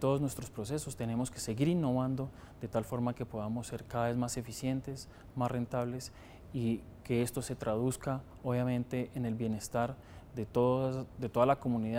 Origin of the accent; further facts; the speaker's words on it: Boyacá, Colombia; Soy de origen boyacense